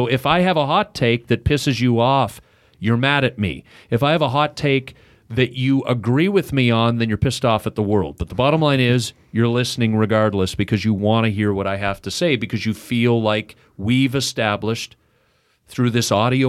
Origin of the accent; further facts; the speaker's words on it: Oakville, Ontario, Canada; I'm from Oakville, so I'm a GTA suburban Toronto kid. I'm home.